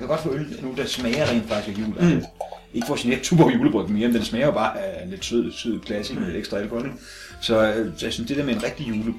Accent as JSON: {"language": "Danish", "region": "Region of Southern Denmark", "country": "Denmark", "said": "Og så er jeg jo sådan lidt fynbo"}